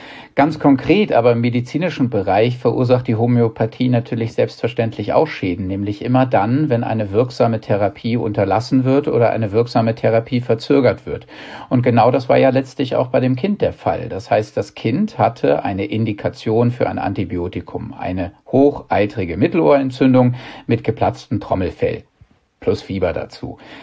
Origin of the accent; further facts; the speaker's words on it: Hanover, Lower Saxony, Germany; now in Weilheim, Germany; Ich komme aus Hannover. Also ich wohne zwar in Weilheim in Oberbayern